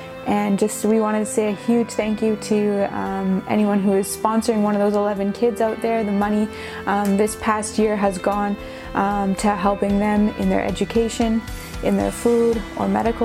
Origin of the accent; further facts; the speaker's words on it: North Bay, Ontario, Canada; now in Madagascar; We are missionaries in Madagascar. We've been there for just over 4 years and we grew up here in North Bay and we actually grew up going to Lakeshore Missionary Church.